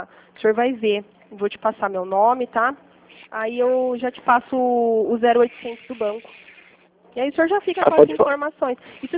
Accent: Pirassununga, São Paulo, Brazil; Eu sou de Pirassununga

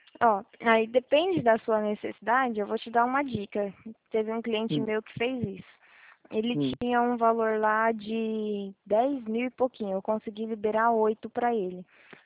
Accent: Presidente Prudente, São Paulo, Brazil; Não, não, eu sou de Presidente

